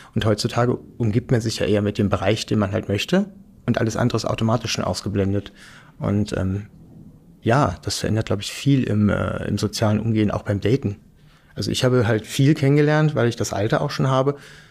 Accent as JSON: {"language": "German", "region": "West Germany", "country": "Germany", "lives_now": "Berlin, Germany", "said": "Das hatten wir ja auch nicht so bei uns im Westen."}